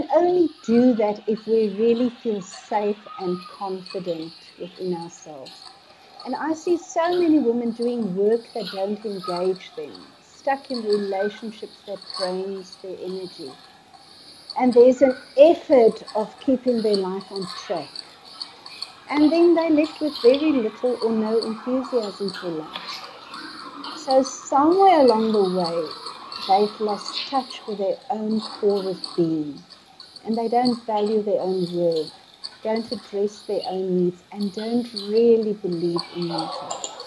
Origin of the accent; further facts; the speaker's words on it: Pretoria, Gauteng, South Africa; I am from Pretoria